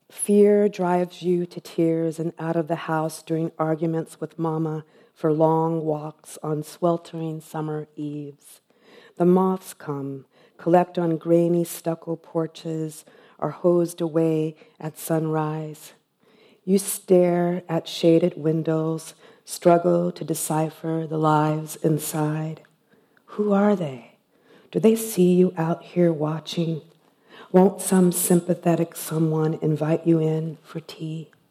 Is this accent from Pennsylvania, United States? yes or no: no; Compton, California, United States; born there; And as Louise said, I was born in Compton, and I have a very strong fondness for this place as a site of refuge and a site of incredible imagination and creativity.